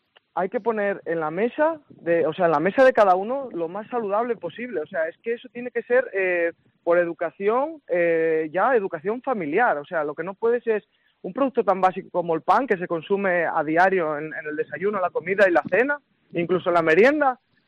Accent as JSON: {"language": "Spanish", "town": "Borracán", "region": "Asturias", "country": "Spain", "said": "soy de Borracán, de un pueblo de Cangas de Narcea"}